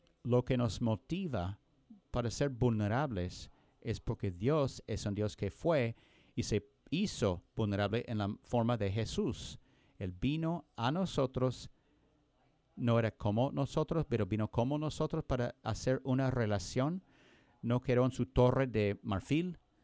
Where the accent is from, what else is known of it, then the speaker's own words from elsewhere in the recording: Joplin, Missouri, United States; Yo me crecí en Joplin, Missouri.